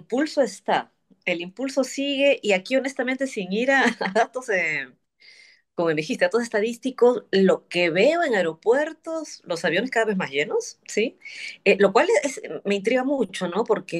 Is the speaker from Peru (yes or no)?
yes; Peru; moved away as an adult; also born or lived in New York, United States; Yo sentía ya una saturación en el Perú, ¿no? Era como, me encanta mi tierra, pero sabes que ya quiero ver otras cosas además, ¿no?